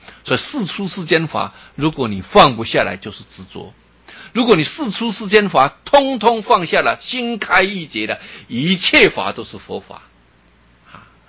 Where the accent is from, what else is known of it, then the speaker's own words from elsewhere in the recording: China; 所以我们中国人很多学佛人啊